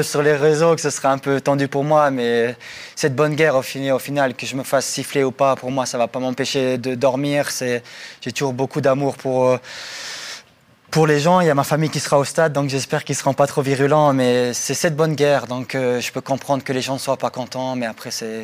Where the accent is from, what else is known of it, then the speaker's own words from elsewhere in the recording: Valais, Switzerland; En tant que Valaisan, je sais que il y a une certaine rivalité entre ces deux clubs.